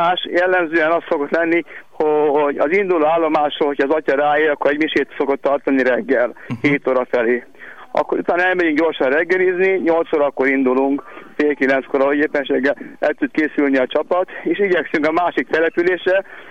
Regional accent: Pécsudvard, Baranya, Hungary; Jó magam Pécsről jöttem, Pécs mellől, Pécs udvarról

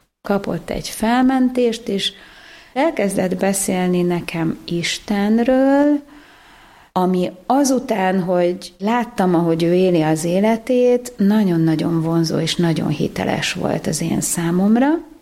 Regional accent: Budapest, Hungary; born there; Budapesten születtem, a szüleim még elég fiatalok voltak

